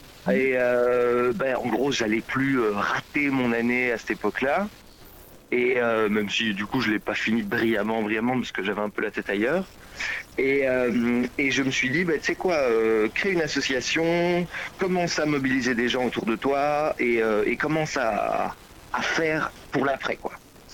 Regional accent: Brussels, Brussels-Capital Region, Belgium; Et ouais, je suis bruxellois moi.

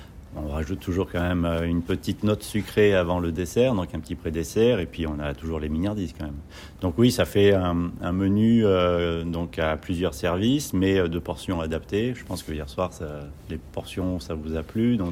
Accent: France; also born or lived in Brittany / Metz / Paris / Monaco; now in Montluçon, France; j'étais en Bretagne, à côté de Saint-Malo, Metz, Paris, Monaco, le Périgord, et j'ai grandi en Auvergne-Limousin. Donc voilà, j'ai un peu presque fait le tour de la France, donc et puis voilà, on a posé ses valises il y a maintenant presque 4 ans, ouais, à Montluçon

